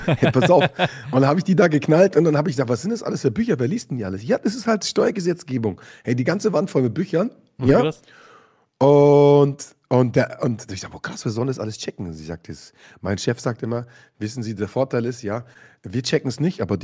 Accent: Germany; ja, ich bin Deutsch, bin Deutscher.

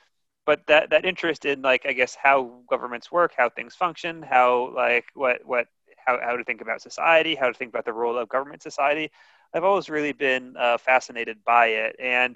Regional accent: Bethesda, Maryland, United States; I grew up in Bethesda, just outside of Washington, D.C.

